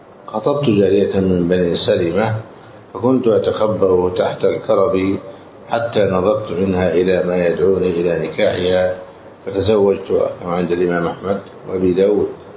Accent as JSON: {"language": "Arabic", "country": "Egypt", "said": "وعندنا في مصر يكره جدا النكاح في يوم الأربعاء"}